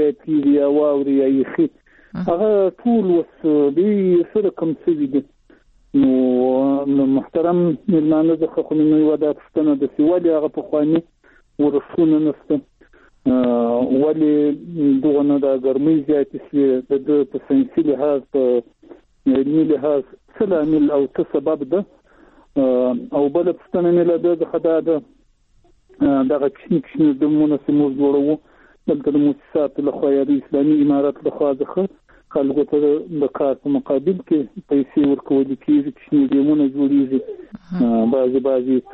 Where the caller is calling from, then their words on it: Zabul, Afghanistan; د زابل ولایت شاجیل ولسوالي